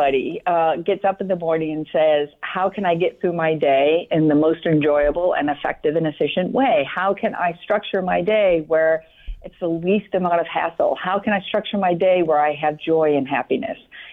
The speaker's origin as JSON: {"language": "English", "town": "Rochester", "region": "New York", "country": "United States", "tie": "born or raised there", "said": "Well, I spent my, I lived in the city. I went to Allendale, Columbia, graduated, and I spent my time actually biking everywhere."}